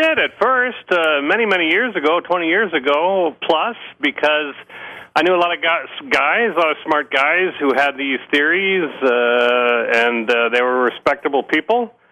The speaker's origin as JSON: {"language": "English", "town": "Gaylord", "region": "Michigan", "country": "United States", "tie": "born or raised there"}